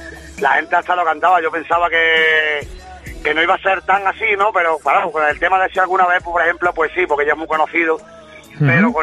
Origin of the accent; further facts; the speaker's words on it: Badajoz, Extremadura, Spain; Sin quedar nunca atrás a la gente de aquí de mi Extremadura, de mi Badajoz, ¿no? Porque quieras que no es mi tierra y siempre hay que llevarlo dentro.